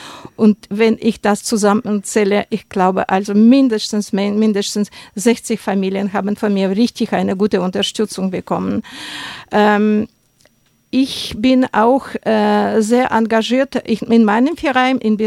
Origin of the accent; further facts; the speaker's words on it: Siberia, Russia; German is a second language; Ich komme aus Sibirien, aus Russland, aus Sibirien und wenn die Leute das Wort Sibirien hören, sagen sie, ah, das ist so kalt dort, das ist so weit.